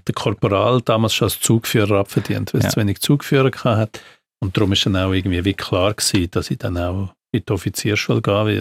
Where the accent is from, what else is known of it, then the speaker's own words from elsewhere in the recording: Zurich, Switzerland; Ja, ich bin in Zürich aufgewachsen.